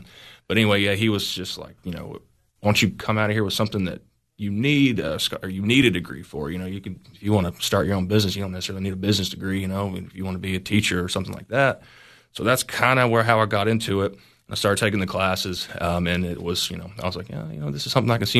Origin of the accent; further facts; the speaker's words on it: Baxter, Tennessee, United States; pretty much born and raised in Baxter.